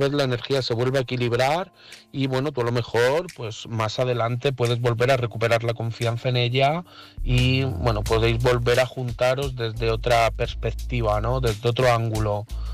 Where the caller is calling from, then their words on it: Madrid, Community of Madrid, Spain; de Madrid